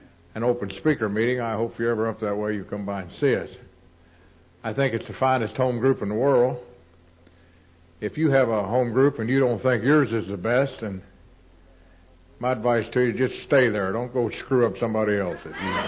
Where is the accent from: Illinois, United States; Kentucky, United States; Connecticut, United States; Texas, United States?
Kentucky, United States; Louisville; I'm an alcoholic. I come from Louisville, Kentucky.